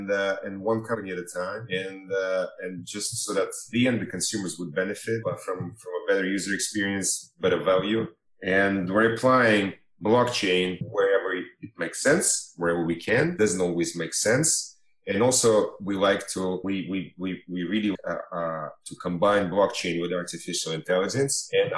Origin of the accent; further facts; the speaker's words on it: Switzerland; also born or lived in New York; now in Miami, United States; in Miami, and my background is banking and also building technology for banks. I grew up in Switzerland, but I'm and also New York, and back to the U.S. 5 years ago. And my ancestors were Russian aristocrats and also Ashkenazi Jews.